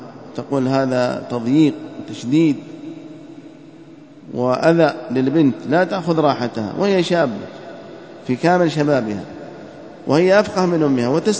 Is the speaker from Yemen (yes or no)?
yes; Yemen; كما نحن نعمل في بلادنا اليمن